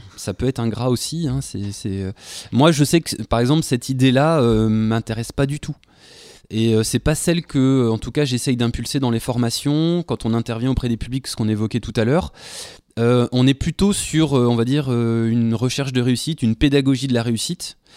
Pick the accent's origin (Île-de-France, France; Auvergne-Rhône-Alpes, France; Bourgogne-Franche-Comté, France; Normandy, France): Bourgogne-Franche-Comté, France; mon village natal, dans la Nièvre, donc je suis bourguignon. Et dans ce village, c'est un petit village de 1200 habitants